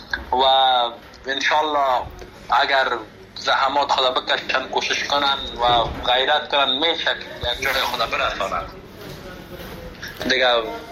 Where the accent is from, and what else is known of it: Afghanistan